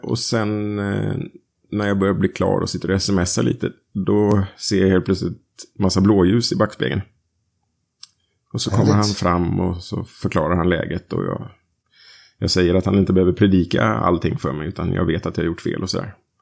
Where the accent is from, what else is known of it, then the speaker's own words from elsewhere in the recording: Skövde, Västra Götaland County, Sweden; born there; i min födelsestad, Skövde.